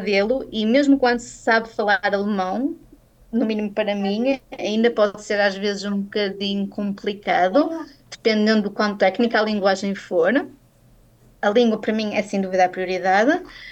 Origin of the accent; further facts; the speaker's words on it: Portugal; now in Austria; Eles adoram um almoço doce, que é uma coisa que eu não consigo perceber enquanto portuguesa.